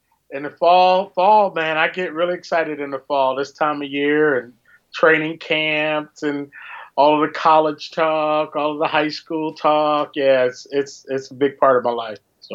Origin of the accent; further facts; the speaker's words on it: Philadelphia, Pennsylvania, United States; I grew up in Philadelphia.